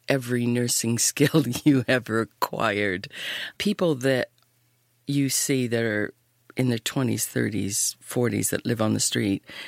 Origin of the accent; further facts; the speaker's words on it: Canada; I was born and raised in Canada. I was raised on a dairy farm, lovely, idyllic existence. But it was in the 50s and 60s